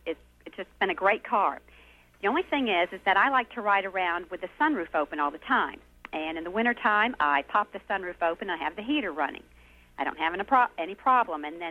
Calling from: Charlotte, North Carolina, United States; from Charlotte, North Carolina.

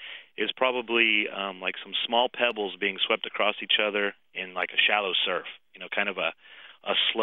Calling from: Austin, Texas, United States; I'm calling from Austin, Texas.

